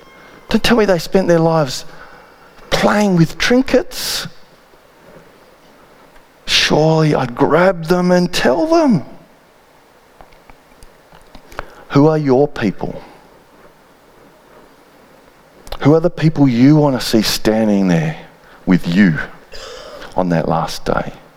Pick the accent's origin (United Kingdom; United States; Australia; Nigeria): Australia; Perth, Western Australia; I'm a Perth boy and I grew up here in Perth. I became a Christian in Perth